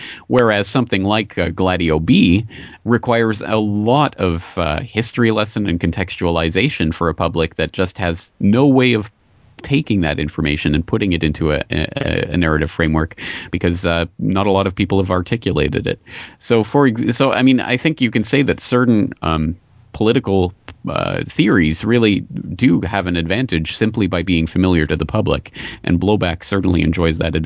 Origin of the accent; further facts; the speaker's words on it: Canada; moved away as an adult; now in Japan; Well, I'm a Canadian living in Japan. I've been out in Japan since 2004.